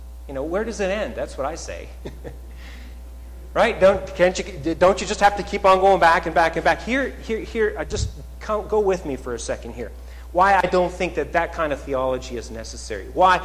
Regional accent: Red Deer, Alberta, Canada; When I was a lad growing up in Red Deer, Alberta, Canada, I attended a small Christian school.

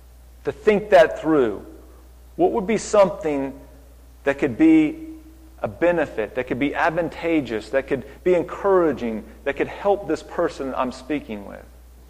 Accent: Florida, United States; now in Waynesville, United States; I'm born and raised in Florida, seen manatees.

